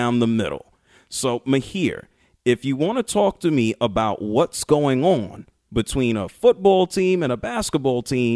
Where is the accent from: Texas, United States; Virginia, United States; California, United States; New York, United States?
New York, United States; New York City; now in Atlanta, United States; What city am I from? I am from New York City. I reside in Atlanta, Georgia